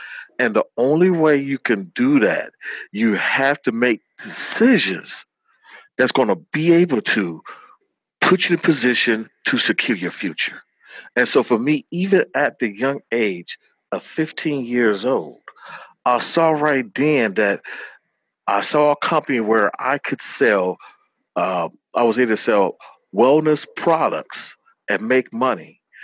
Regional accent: Detroit, Michigan, United States; I am a product of Detroit, Michigan.

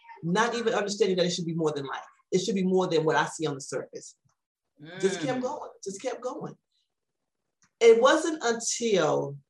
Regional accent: San Antonio, Texas, United States; born there; that's how I was born in Texas, and everybody else was born in Gary. So I'm the original Southerner.

